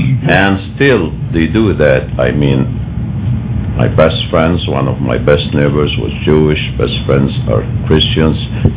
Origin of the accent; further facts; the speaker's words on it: Egypt; I'm a business consultant. I come from the Middle East, of course, and specifically from Egypt.